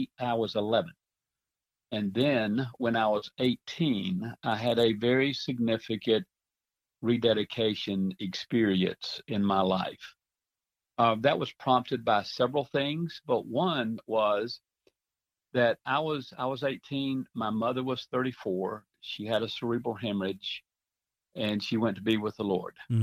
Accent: Florida, United States; also born or lived in Columbia County; Mike, I'm a native Floridian, would you believe?

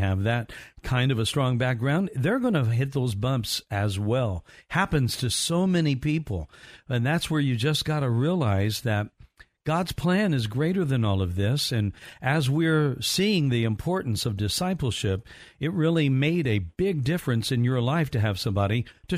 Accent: Evansville, Indiana, United States; I'm from Evansville, so I know exactly where it is.

